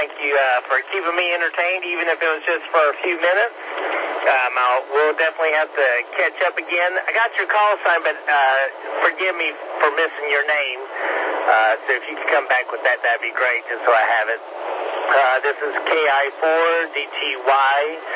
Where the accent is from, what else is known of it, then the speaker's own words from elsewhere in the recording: Wilmington, North Carolina, United States; now in Connecticut, United States; I think most of my family, we all grew up in Wilmington, North Carolina. And then my parents moved us up to Connecticut.